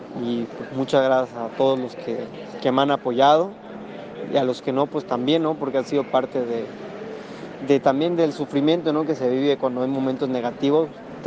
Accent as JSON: {"language": "Spanish", "country": "Mexico", "said": "tanto mi Mérida como mi Tabasco, mi México entero"}